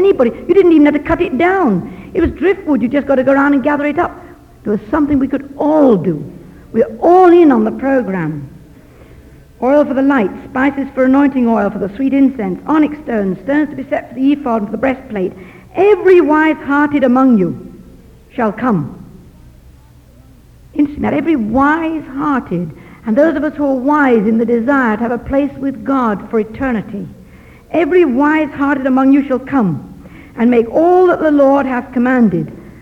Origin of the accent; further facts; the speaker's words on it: London, United Kingdom; accent: southern English; village in the south of it called London in England. I usually manage to start slowly so that you catch my accent